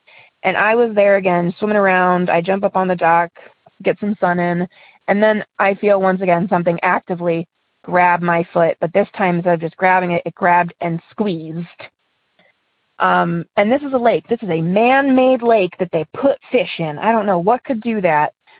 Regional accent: Ohio, United States; I'm from Ohio, and I have two stories.

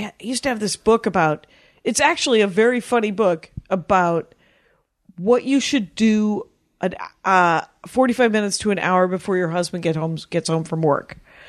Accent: Milwaukee, Wisconsin, United States; Hi, I'm from Milwaukee.

